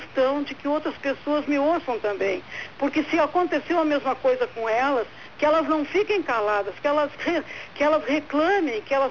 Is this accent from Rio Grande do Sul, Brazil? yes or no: yes; Rio Grande do Sul, Brazil; eu sou brasileira, sou gaúcha, meu coração vibra pelo país.